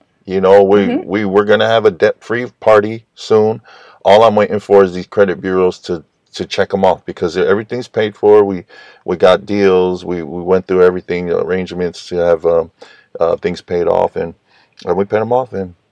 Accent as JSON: {"language": "English", "town": "San Francisco", "region": "California", "country": "United States", "tie": "born or raised there", "said": "I grew up in San Francisco, and man, I remember in school a lot of the kids, mainly kids, came from the hood."}